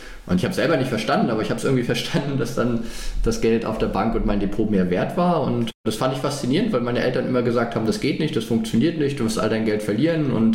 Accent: Frankfurt, Germany

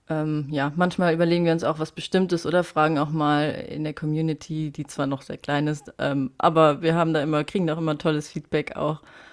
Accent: Saarland, Germany; ich bin 26 und ich komme aus dem Saarland ursprünglich

